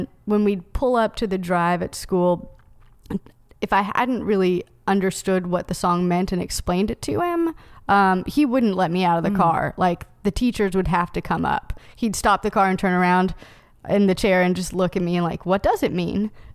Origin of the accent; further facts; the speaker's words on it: Knoxville, Tennessee, United States; Yeah. I grew up in Knoxville. My parents are still there. One of my grandparents is over there. Like, a lot of my family is in Knoxville.